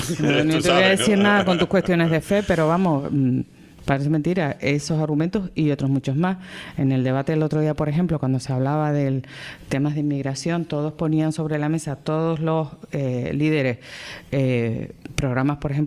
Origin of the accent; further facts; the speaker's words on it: Canary Islands, Spain; mi tierra canaria, que yo soy tan canaria como cualquier otra persona